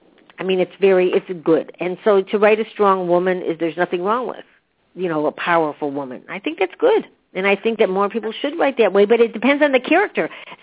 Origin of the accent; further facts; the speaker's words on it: Chicago, Illinois, United States; Hey, I'm from Chicago.